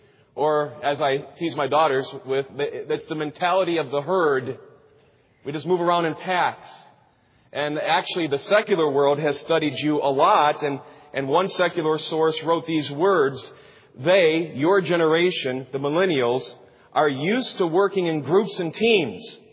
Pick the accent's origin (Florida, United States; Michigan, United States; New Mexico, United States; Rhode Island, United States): Michigan, United States; Detroit; I'm from Detroit, so I can't say anything else about that.